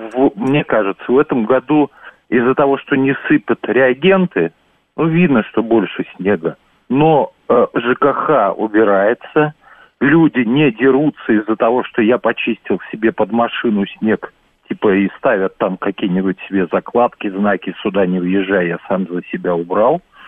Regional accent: Saint Petersburg, Russia; я из Петербурга

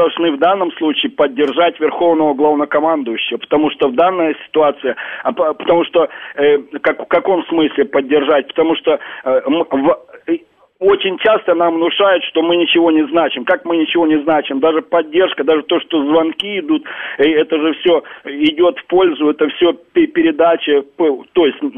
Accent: Odesa, Odesa Oblast, Ukraine; born there; хотя я родился, например, в Одессе.

